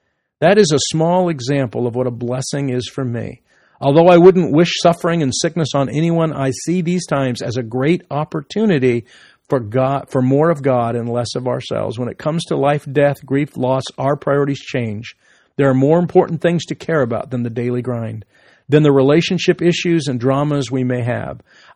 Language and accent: English; New Zealand; Hospitals were much lower grade than my home country, New Zealand.